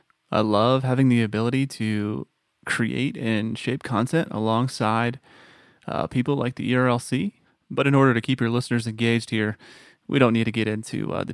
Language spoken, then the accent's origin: English; Texas, United States; now in Tennessee, United States; Born and raised in Texas. I will say, though, much to the dismay of my fellow native Texans, being in Tennessee for over a decade now, Tennessee is home, really, for me and my family.